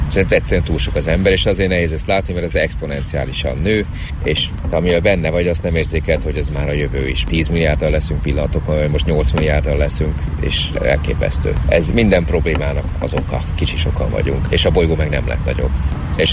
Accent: Hungary; born there; lehet, hogy svédnek születtem, csak itt Magyarországra, mert én nagyon megértem magam a svédekkel

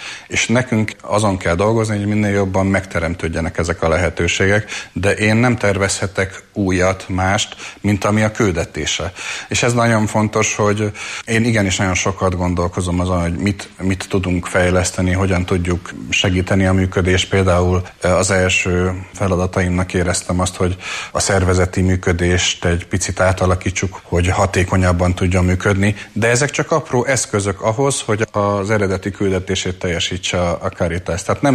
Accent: Eger, Heves, Hungary; viszonylag korán én Egerbe nőttem föl

